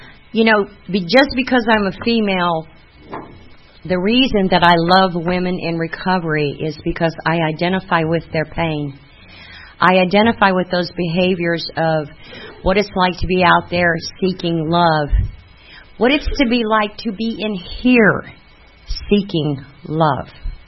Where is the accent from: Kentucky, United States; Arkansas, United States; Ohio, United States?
Ohio, United States; Amherst; born there; I was born in Amherst, Ohio, in the year of 1957. That makes me 56 years old.